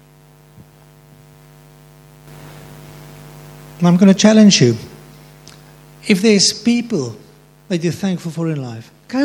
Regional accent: South Africa; And nobody will judge me for being a South African.

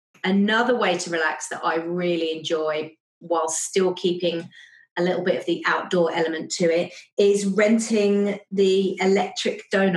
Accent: United Kingdom; Being British, I'm not very keen on this.

